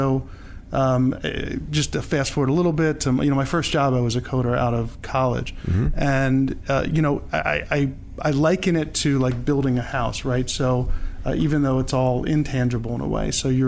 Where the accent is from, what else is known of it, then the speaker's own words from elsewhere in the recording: Philadelphia, Pennsylvania, United States; also born or lived in Baltimore; I was born in Baltimore, and then we moved to the Philadelphia area.